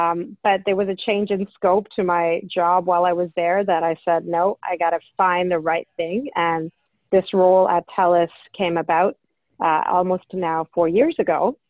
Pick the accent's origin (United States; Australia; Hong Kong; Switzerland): Hong Kong; moved away as an adult; also born or lived in Toronto; I was born and brought up in Hong Kong.